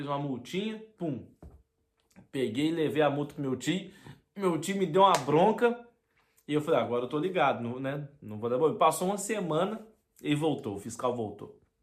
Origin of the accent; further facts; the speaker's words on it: Juiz de Fora, Minas Gerais, Brazil; lá no centro lá de Juiz de Fora, lá na minha cidade